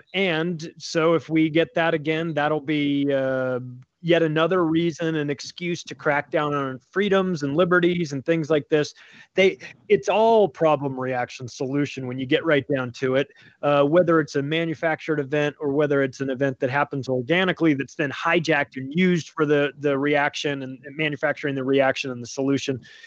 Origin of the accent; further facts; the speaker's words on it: United States; I'm an American. I want what's best for America.